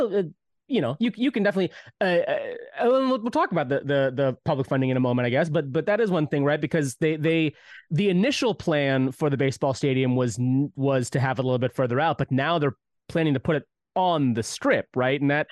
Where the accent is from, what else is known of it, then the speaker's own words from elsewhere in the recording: St. Louis, Missouri, United States; So I'm from St. Louis. Everybody knows that who listened to the show.